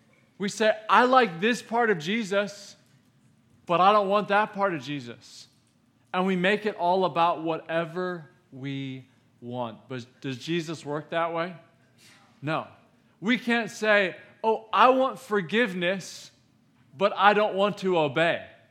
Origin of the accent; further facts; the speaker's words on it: Illinois, United States; I'm from Illinois. I'm an Illini fan.